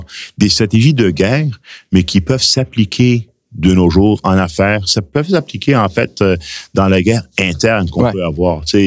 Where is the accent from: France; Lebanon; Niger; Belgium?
Lebanon; moved away; Je suis immigrant du Liban, j'ai immigré, j'ai étudié, je suis sorti de l'école.